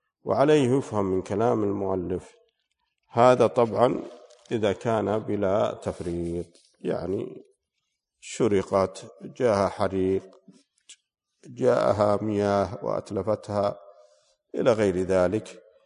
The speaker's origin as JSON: {"language": "Arabic", "region": "Al-Qassim", "country": "Saudi Arabia", "said": "حنا عندنا في القصيم نسميه الجيرين"}